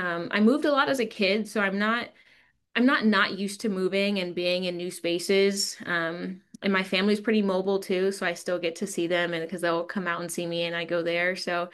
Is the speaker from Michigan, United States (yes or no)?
no; Naperville, Illinois, United States; I grew up outside of Chicago in a suburb called Naperville.